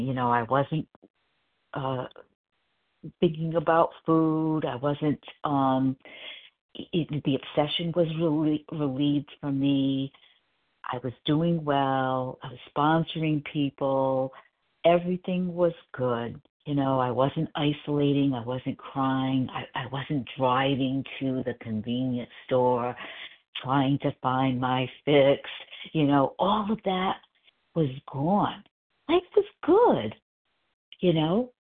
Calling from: South Carolina, United States; Oh, South Carolina.

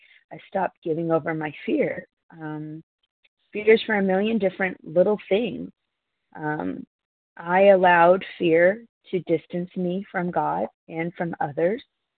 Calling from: North Carolina, United States; I'm calling. … compulsive overeater, calling from Western North Carolina.

